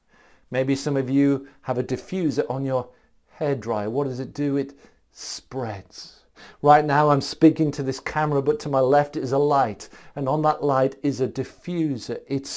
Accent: North East England, United Kingdom; I was brought up in County Durham, northeast of England.

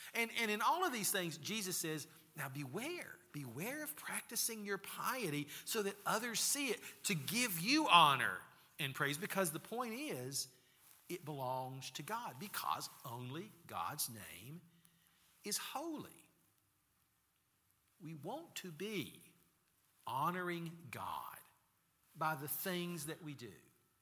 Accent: Bristol, United States; I grew up in Bristol at a church that was called Reynolds Memorial.

